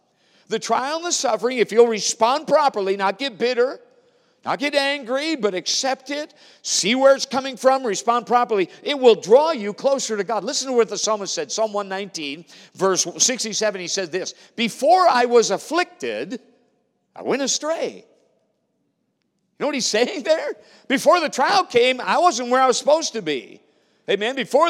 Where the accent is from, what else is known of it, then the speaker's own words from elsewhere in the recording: Minnesota, United States; from my farm boy days, growing up in Minnesota, to the Marine Corps